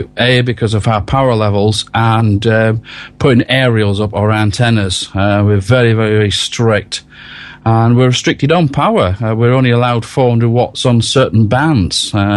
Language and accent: English; United Kingdom; I'm British of Scottish extraction.